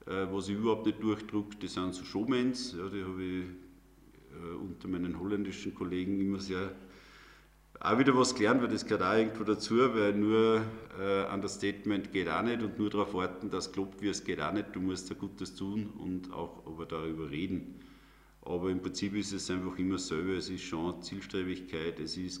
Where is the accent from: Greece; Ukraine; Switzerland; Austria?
Austria; Bad Schallerbach, Upper Austria; sprich ich bin in Bad Schollerbach, wo ich aufgewachsen bin